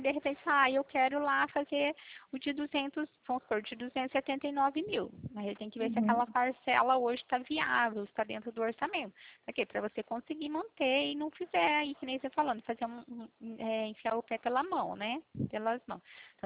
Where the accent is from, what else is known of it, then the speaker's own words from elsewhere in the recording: Pirassununga, São Paulo, Brazil; Não, eu sou da cidade de Pirassununga